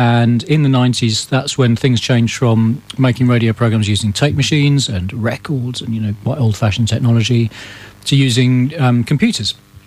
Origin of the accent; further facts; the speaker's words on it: Camberley, South East England, United Kingdom; I grew up in Camberley, in Surrey, so at Frimley Park Hospital.